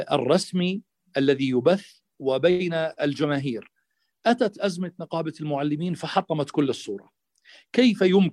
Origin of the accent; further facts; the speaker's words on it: Jordan; في اللحظة اللي شعرنا فيها كأردنيين أنه صار في عندنا تواصل بين الدولة والمواطنين